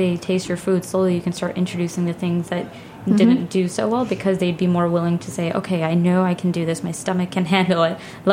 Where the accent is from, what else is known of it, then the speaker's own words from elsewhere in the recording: Queens, New York, United States; New York is very special, and I grew up in Queens, which is one of the most diverse places in the world.